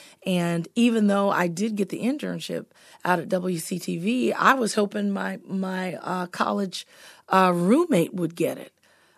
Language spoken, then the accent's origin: English; Wacissa, Florida, United States; I never wanted them to know that I was from Wasissa, Florida. And so where there was one post office and gas station / grocery store when I was growing up.